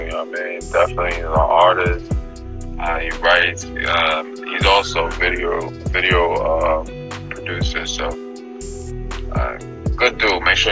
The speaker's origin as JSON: {"language": "English", "town": "Bronx", "region": "New York", "country": "United States", "said": "BX, the Bronx, boogie down. You already know what it is, man."}